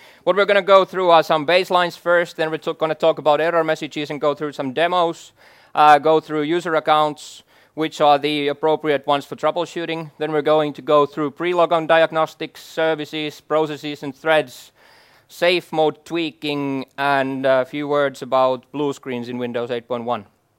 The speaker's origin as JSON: {"language": "English", "country": "Finland", "first_language": "Finnish", "second_language": "English", "said": "as I said, I'm from Finland, so English is totally not my native language."}